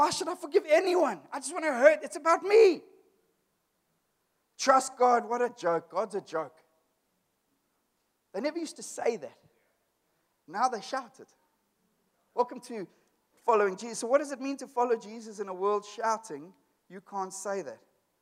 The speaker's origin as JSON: {"language": "English", "town": "Cape Town", "region": "Western Cape", "country": "South Africa", "said": "I come from Cape Town. We have furries in Cape Town."}